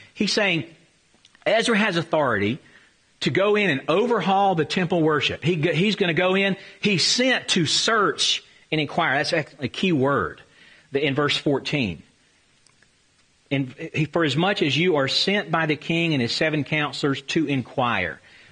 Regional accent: the South, United States; accent: southern; Spanish would not sound good coming from me anyway with my southern accent.

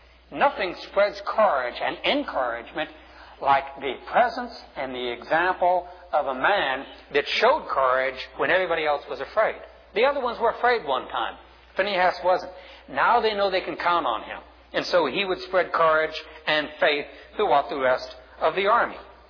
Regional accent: New Orleans, Louisiana, United States; And it's New Orleans, not New Orleans. I'm from New Orleans.

